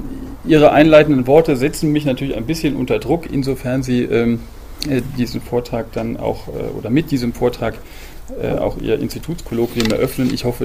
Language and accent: German; Cologne, North Rhine-Westphalia, Germany; in meiner Heimatstadt Köln, weil da, wie Sie wissen, der Wahnsinn losbricht am 11.11.